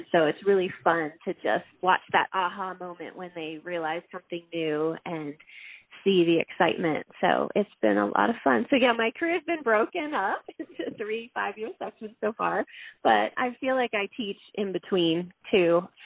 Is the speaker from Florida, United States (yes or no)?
no; Pennsylvania, United States; moved away as an adult; now in Colorado, United States; I grew up in Pennsylvania and taught in a private Christian school there for 5 years until I met my husband. We married and moved to Colorado.